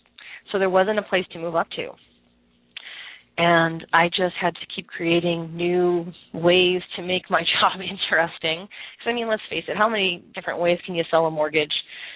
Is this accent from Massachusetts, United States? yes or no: yes; Boston, Massachusetts, United States; now in San Antonio, United States; I'm originally from Boston, but I've transplanted myself into San Antonio, Texas. And I've been here for about 4 years.